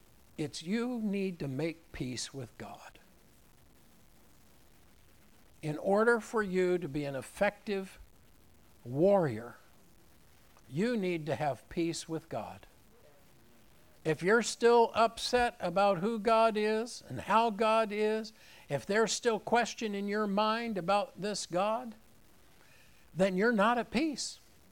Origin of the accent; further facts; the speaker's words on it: United States; But I'm an American and I'm free. I don't have a king. What a problem for us Americans.